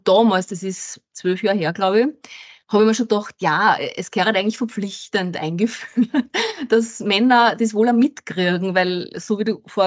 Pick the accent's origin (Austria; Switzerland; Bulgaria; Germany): Austria; Lower Austria; Ich komme ja aus Niederösterreich, wie man unschwer erkennen kann, aber auch Gescherde quasi.